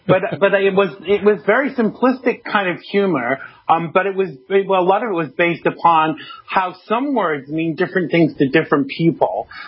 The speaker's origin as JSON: {"language": "English", "country": "United States", "tie": "born or raised there", "lives_now": "United Kingdom", "said": "I spent a large portion of my life growing up in the United States. Then my family dragged me back to the United Kingdom. Then I came back to America as an adult, and now I'm back in the UK"}